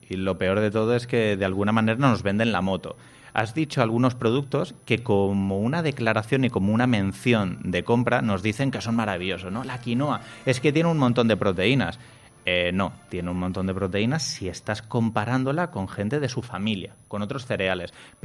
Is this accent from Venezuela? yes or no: no; Castilla-La Mancha, Spain; La harina, yo que soy manchego, tierra de molinos